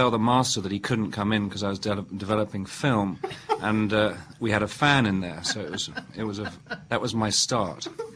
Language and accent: English; England, United Kingdom; also born or lived in Edinburgh, United Kingdom; I was at Edinburgh University. Uh-huh. in Scotland, and I'm English, as you can probably tell.